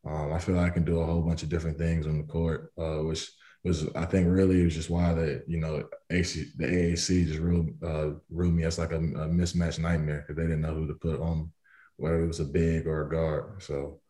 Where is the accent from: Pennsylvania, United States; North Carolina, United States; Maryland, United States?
North Carolina, United States; Durham; born there; oh yeah, I was born in Durham, North Carolina. So I was I was a Duke guy.